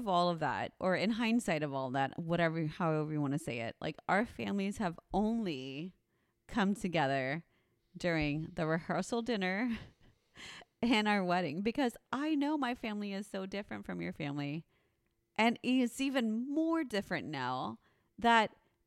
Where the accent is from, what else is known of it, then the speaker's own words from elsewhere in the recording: Texas, United States; we, you're Jewish, I'm Mexican. You come from New York, I'm from Texas.